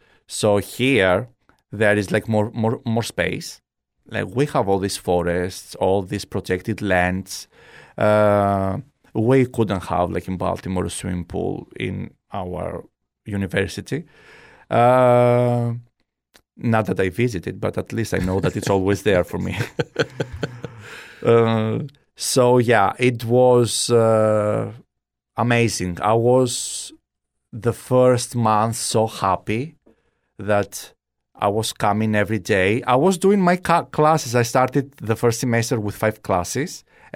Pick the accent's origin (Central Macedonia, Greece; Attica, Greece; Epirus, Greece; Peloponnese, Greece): Peloponnese, Greece; Kalamata; English is a second language; now in United States; Like our house in Greece, I'm from Kalamata.